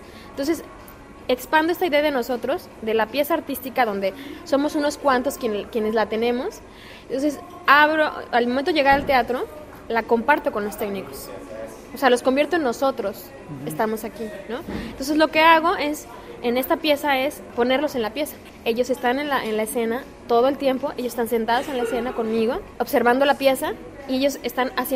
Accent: Mexico; como artista y como persona, como mexicana, frente a una serie de situaciones, actos, acontecimientos que están pasando ahorita en México.

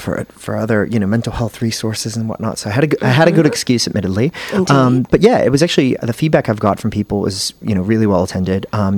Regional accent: United States; And, you know, growing up in the States, I didn't have the whole fanfare of Eurovision.

